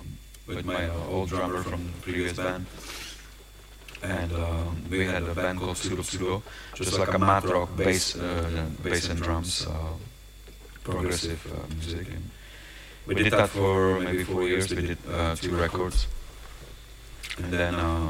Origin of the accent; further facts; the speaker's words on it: Czechia; born there; English is a second language; So I was born in 69 in Czech